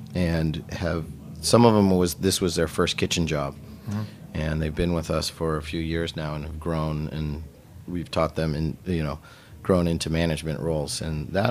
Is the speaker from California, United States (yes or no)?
yes; California, United States; I grew up in Northern California.